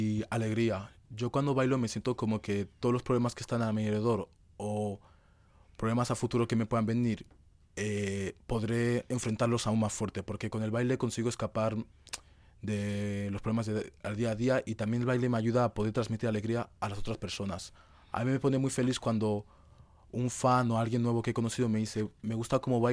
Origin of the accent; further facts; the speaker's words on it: Madrid, Community of Madrid, Spain; born there; Yo nací en Madrid, y soy de origen nigeriano.